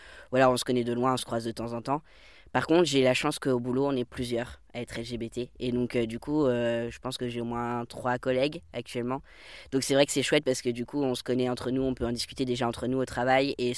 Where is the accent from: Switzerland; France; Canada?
France; Bourgogne-Franche-Comté; Je viens de la Bresse, donc la Bresse, c'est une petite région où on fait du 30 par 40 km, on va dire. Je parle bien de la Bresse bourguignonne